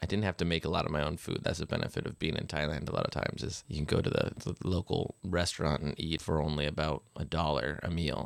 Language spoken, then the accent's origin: English; Port Townsend, Washington, United States; Yeah, my father actually graduated high school here. So wow. I am a second generation Port Townsend kid.